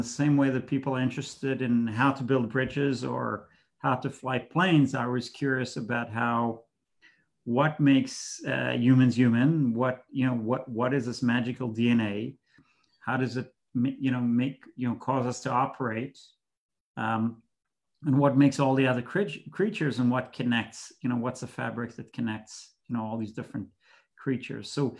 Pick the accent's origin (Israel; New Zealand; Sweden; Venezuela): Israel; moved away as an adult; now in United States; So I grew up in Israel, and I came to the US pretty much by chance